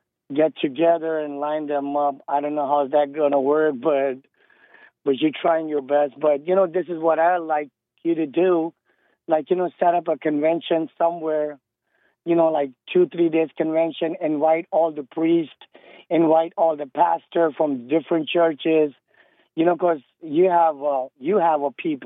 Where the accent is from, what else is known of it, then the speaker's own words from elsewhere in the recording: Pakistan; I'm originally, I shouldn't say it, but I'm from Pakistan.